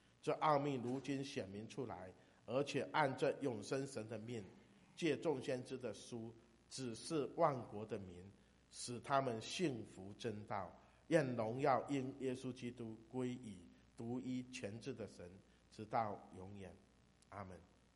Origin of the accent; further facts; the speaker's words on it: China; 我们中国人也常常说我们是好客的，我们怎么接待人？